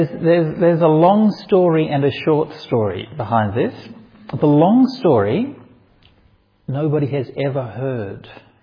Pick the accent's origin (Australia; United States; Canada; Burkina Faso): Australia; Perth, Western Australia; Perth is actually my hometown, right? I was born in Perth.